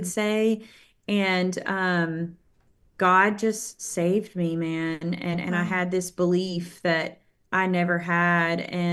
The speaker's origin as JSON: {"language": "English", "town": "Muscle Shoals", "region": "Alabama", "country": "United States", "tie": "born or raised there", "said": "So for those of you that don't know, my hometown is Muscle Shoals, Alabama."}